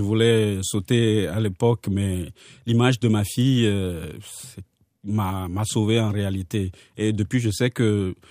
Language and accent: French; Quebec, Canada; je ne me sentais pas reconnu en tant que Québécois